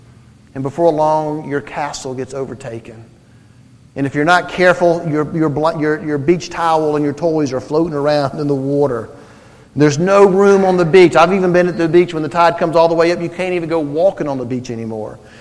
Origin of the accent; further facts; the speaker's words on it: Blythewood, South Carolina, United States; I was talking about growing up in Blythewood and hunting and fishing